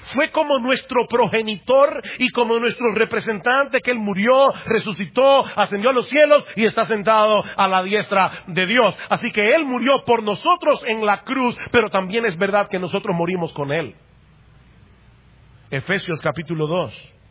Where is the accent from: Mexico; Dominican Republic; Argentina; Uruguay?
Dominican Republic; yo estaba en los lomos de mis abuelos cuando ellos decidieron venir a República Dominicana y por causa de esa decisión yo soy dominicano.